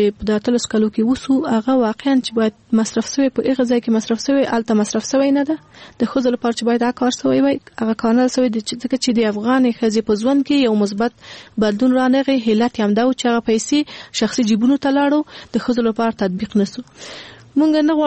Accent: Afghanistan; born there; مونږ په خپل افغانستان کې پیدا شوی

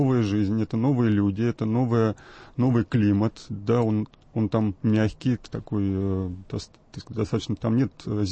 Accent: Moscow, Russia; Да, я москвич.

